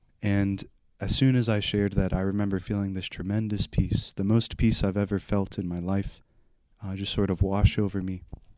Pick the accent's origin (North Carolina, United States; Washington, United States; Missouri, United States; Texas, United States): North Carolina, United States; Raleigh; I'm from the Diocese of Raleigh, North Carolina. I was born and raised in Raleigh to a family with four siblings and two very loving parents.